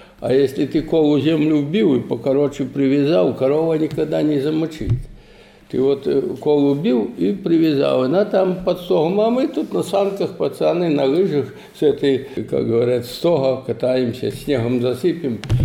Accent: Mogilev Region, Belarus; Деревня Каменка. Вот, Шкловский район, Могилевской области, в Беларуси я всю войну окончал. Я сам белорус.

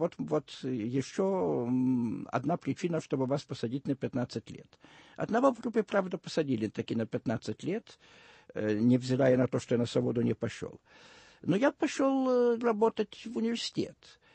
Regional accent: Lithuania; Russian is a second language; я литовец, и, естественно, наверное, русским языком все же не владею как родным, хотя, честно говоря, считаю, что там для меня абсолютно второй родной язык

